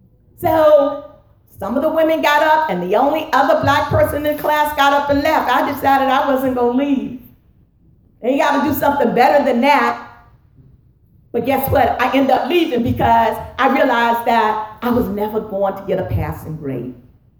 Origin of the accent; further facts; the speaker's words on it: Virginia, United States; As a student, growing up in Virginia, I had all Black teachers.